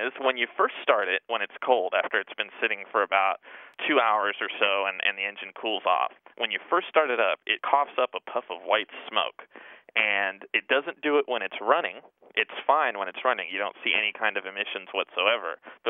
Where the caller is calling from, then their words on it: San Antonio, Texas, United States; I'm calling from San Antonio, Texas.